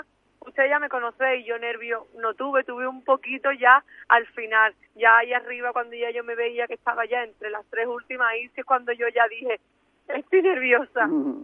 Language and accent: Spanish; Punta Umbría, Andalusia, Spain; yo voy representando a la costa, voy de Punta Umbría, evidentemente voy representando a mi pueblo